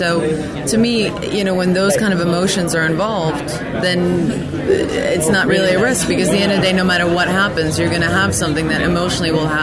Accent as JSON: {"language": "English", "country": "South Africa", "moved": "yes", "said": "being, you know, leaving South Africa and being fascinated by what the youth is doing in South Africa."}